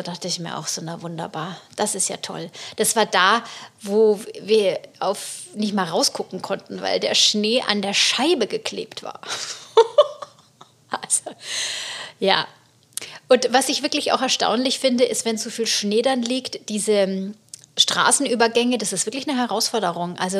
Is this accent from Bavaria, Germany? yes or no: yes; Munich, Bavaria, Germany; ich komme aus München